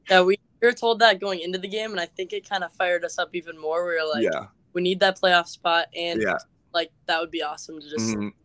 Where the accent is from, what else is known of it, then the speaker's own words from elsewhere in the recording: Minnesota, United States; I'm from Minnesota